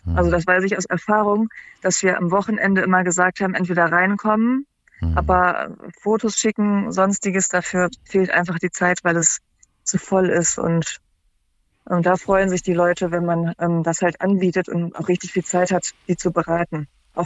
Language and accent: German; Cologne, North Rhine-Westphalia, Germany; also ich komme aus Köln